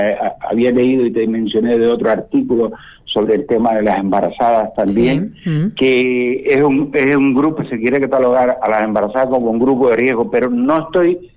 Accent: Canary Islands, Spain; somos como población canaria, ante todos esos factores de riesgo que sabemos que son el COVID ataca más a esas personas, pues somos una población de riesgo.

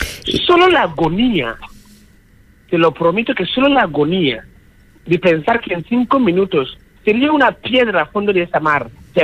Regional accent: Ghana; moved away; Yo soy de Ghana, salí de Ghana, correcto.

